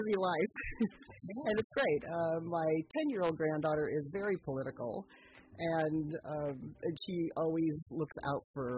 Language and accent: English; Petaluma, California, United States; You know, growing up in Petaluma